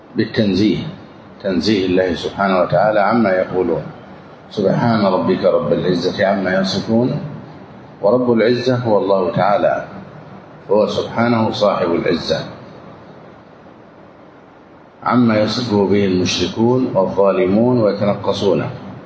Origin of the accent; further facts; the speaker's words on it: Egypt; تظن في بعض البلدان، في عندنا في مصر يقول لها مسحاء.